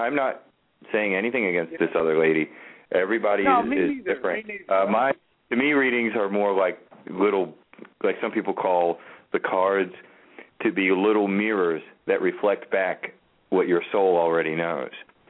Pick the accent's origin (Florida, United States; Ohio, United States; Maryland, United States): Maryland, United States; Baltimore; Me too. I'm from Baltimore.